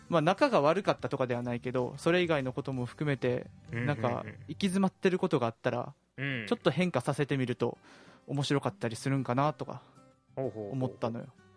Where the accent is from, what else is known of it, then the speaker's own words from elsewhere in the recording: Kansai, Japan; accent: Kansai; なんか俺最近関西弁が下手になってるの